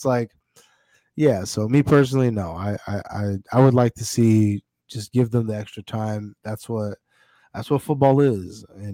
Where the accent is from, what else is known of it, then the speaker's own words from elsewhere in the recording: United States; I just think, as an American, I think it's crazy to look at the Canadians